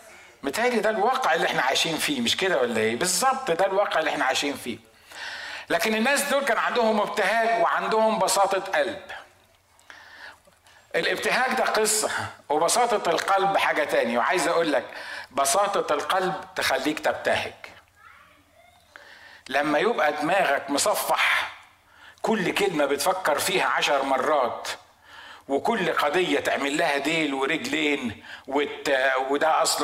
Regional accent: Egypt

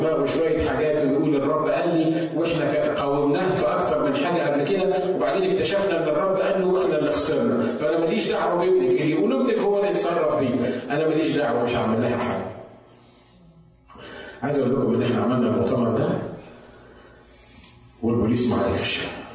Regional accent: Egypt; والاعتقال عندنا في مصر تقعد 40 يوم في السجن قبل ما يسمعوا لك

